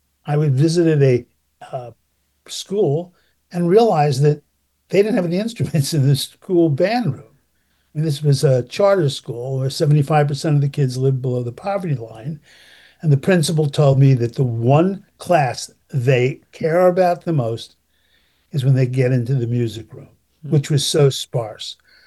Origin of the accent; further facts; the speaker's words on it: New York City, New York, United States; now in Columbus, United States; When I was growing up in the Bronx, New York, my family were not of very many good means, could not afford to buy me an instrument.